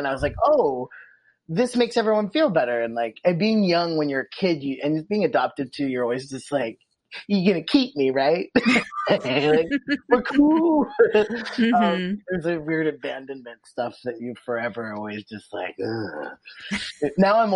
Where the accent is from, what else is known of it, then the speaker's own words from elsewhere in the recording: Ireland; I'm Irish and I always get on really well with Koreans.